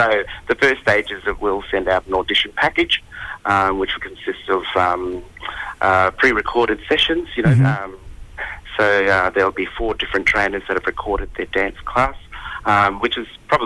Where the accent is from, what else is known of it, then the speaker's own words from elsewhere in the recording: Mareeba, Queensland, Australia; I grew up in Mareeba.